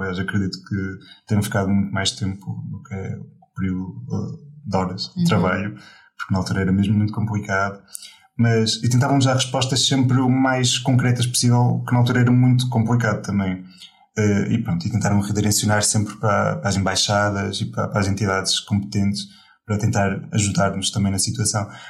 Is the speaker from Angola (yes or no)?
no; Viana do Castelo, Norte, Portugal; now in Porto, Portugal; não ir logo para a minha cidade natal, que é Viana do Castelo, para não ir logo ter com a família